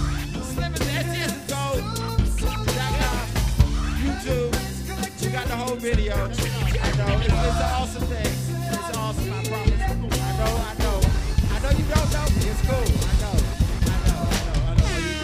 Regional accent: Atlanta, Georgia, United States; now in Philadelphia, United States; I'm from the South, right? A-Town to be exact. Southwest, that is. Believe that. But you know what I'm talking about? I live in Philly, man.

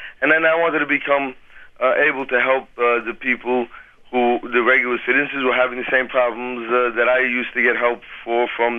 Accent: Brooklyn, New York, United States; now in Inuyama, Japan; I'm originally from Brooklyn, New York.

